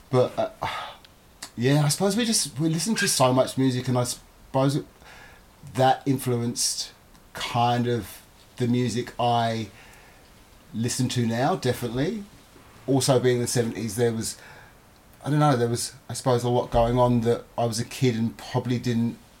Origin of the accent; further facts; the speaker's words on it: London, United Kingdom; But also having two cultures growing up in England, that, especially London, because I can't speak for the rest of England because I didn't grow up there. There was a real melting pot of cultures and peoples.